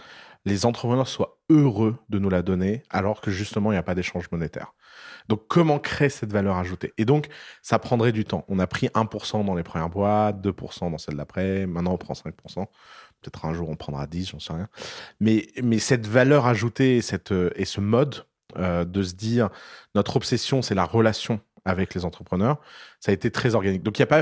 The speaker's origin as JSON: {"language": "French", "town": "Tours", "region": "Centre-Val de Loire", "country": "France", "tie": "born or raised there", "said": "À Tours, j'ai grandi à Tours, ouais. C'est sur les bords de Loire"}